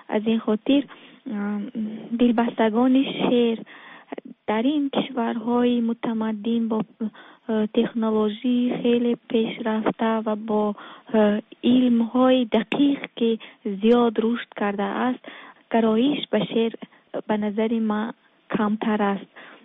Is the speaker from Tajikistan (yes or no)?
yes; Tajikistan; ما دو نفر از تاجیکستان آمدیم